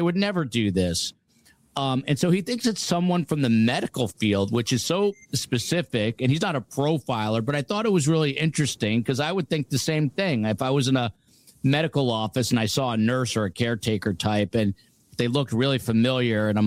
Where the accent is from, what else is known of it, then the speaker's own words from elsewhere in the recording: New Jersey, United States; Here's a super sticker from Jersey Girl, my home state.